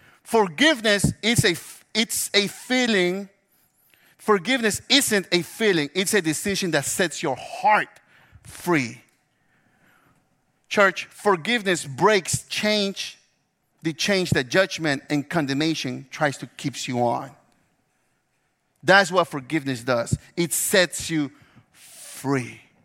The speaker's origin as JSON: {"language": "English", "town": "Memphis", "region": "Tennessee", "country": "United States", "said": "So I'm from Memphis. So I'm here thinking, oh, man, my car just got stolen."}